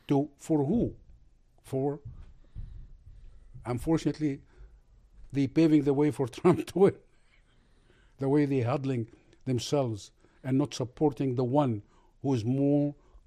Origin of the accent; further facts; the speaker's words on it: Egypt; I said, I'm from Egypt.